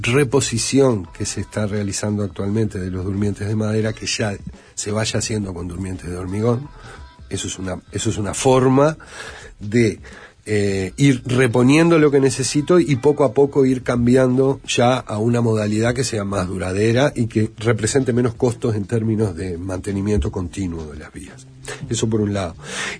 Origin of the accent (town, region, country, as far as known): Uruguay